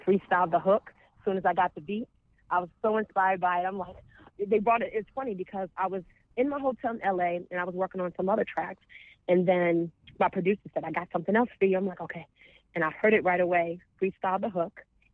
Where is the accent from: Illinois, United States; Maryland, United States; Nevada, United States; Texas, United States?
Maryland, United States; No, I did not, actually. I'm born and raised in Maryland. I'm an East Coast girl.